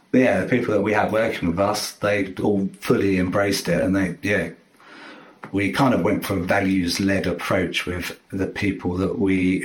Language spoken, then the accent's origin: English; Lewis, Scotland, United Kingdom; I know growing up in Lewis a lot